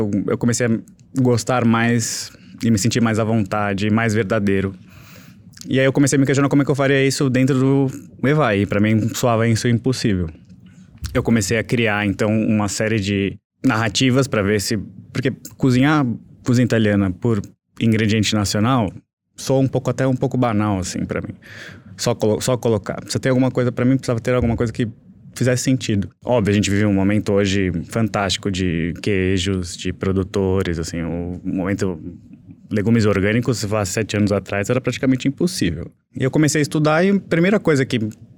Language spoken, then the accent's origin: Portuguese; Brazil; Eu sou brasileiro. Eu tenho ascendência italiana, mas minha família é praticamente uma Nações Unidas, assim.